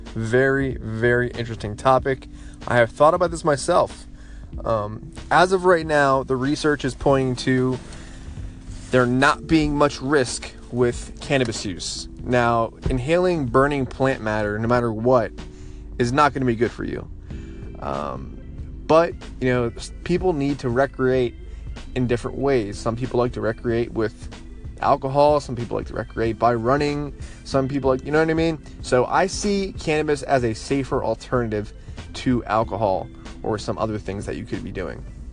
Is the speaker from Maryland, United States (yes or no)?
no; New Jersey, United States; moved away as an adult; also born or lived in Germany / Tennessee; I grew up in New Jersey till I was 19, joined the Army, was all over the world, you know, in Germany for a little bit. I was in Tennessee.